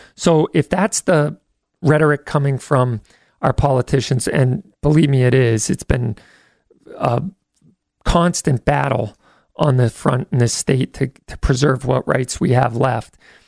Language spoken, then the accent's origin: English; Barnstable, Massachusetts, United States; And but my hometown, actually, Barnstable police arrested a man in Hyannis the other day